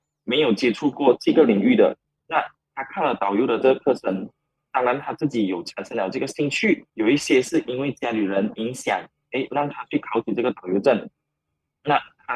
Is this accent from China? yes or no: no; Malaysia; 这个地方蛮靠近新加坡的，所以其实不少可以接触到新加坡人